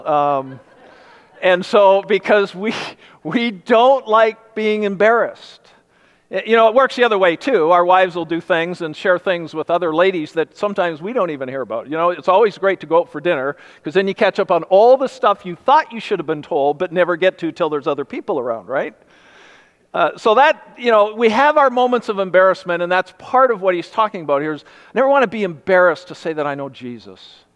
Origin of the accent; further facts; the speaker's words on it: Canada; born there; even though I was born in Canada